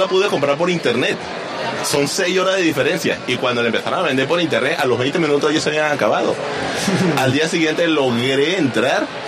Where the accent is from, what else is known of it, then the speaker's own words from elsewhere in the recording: Venezuela; now in Colombia; Sí, dice bien, soy de Venezuela, vivo en Colombia, llevo 5 días en Cádiz.